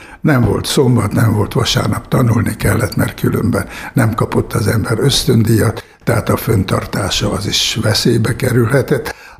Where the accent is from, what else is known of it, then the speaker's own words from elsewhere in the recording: Akasztó, Bács-Kiskun, Hungary; now in Tázlár, Hungary; Első vágyam az volt, hogy a szülőfalumba akasztóra kerüljek